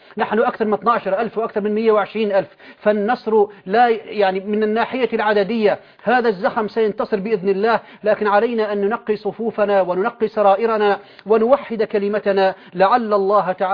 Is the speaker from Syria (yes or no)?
yes; Syria